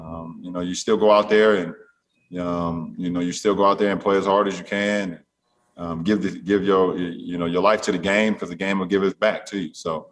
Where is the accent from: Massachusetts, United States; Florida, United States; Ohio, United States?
Ohio, United States; Akron; First of all, I'm a kid from Akron, Ohio, and I was in Los Angeles for my first All-Star game.